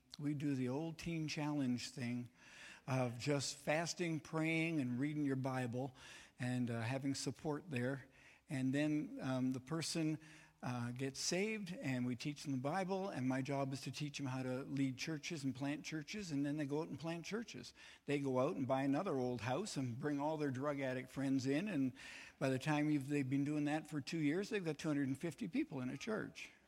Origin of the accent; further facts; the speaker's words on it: Quebec, Canada; I am Canadian. I grew up in French Quebec, so I speak French and I speak English and I'm learning Russian.